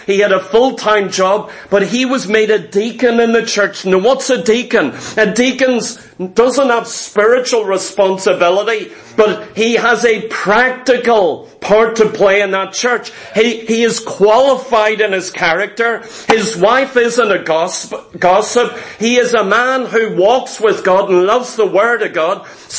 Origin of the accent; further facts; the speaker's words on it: Ireland; Sorry to tell you that, as an Irish people, but Patrick wasn't Irish. More Irish than you, more Irish than me, more Irish than all of us.